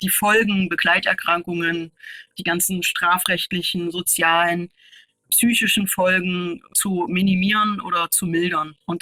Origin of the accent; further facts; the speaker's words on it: Leipzig, Saxony, Germany; Ich komme ja aus Leipzig